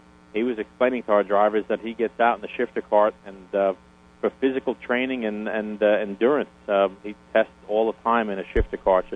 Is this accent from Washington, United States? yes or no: no; New Jersey, United States; I'm from New Jersey. I'm no redneck, and I love it.